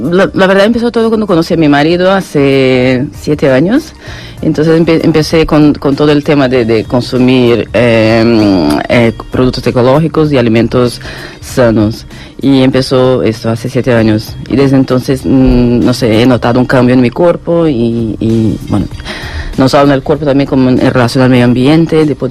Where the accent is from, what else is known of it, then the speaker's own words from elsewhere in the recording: Brazil; now in Barcelona, Spain; soy brasileña, mitad española.